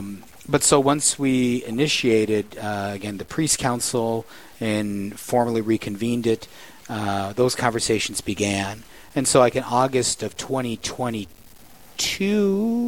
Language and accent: English; Yankton, South Dakota, United States; where I'm thinking of in my hometown area, Yankton, South Dakota, and the surrounding areas to the west there